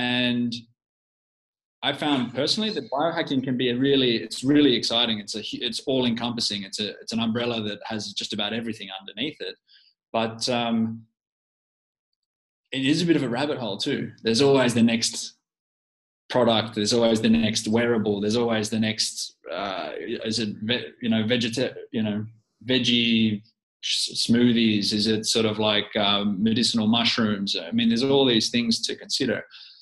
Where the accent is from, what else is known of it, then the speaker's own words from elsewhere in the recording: Australia; now in Finland; I'm actually an Aussie. You probably detect that from my accent.